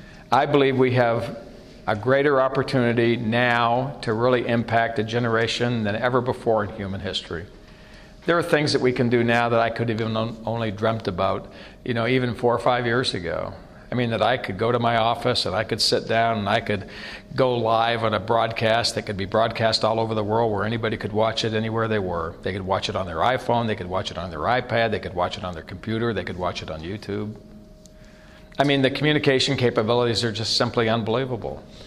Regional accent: Maine, United States; See, I grew up in Maine, which is a little tiny state up in the northeast part of the United States.

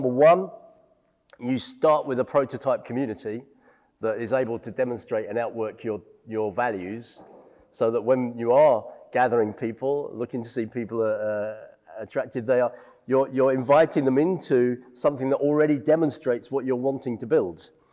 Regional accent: London, United Kingdom; It's not that I come from London. I come from a city.

